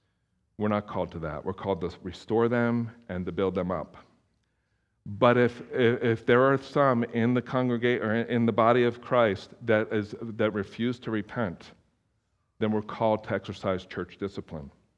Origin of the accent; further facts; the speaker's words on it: East Coast, United States; because I grew up on the East Coast, right?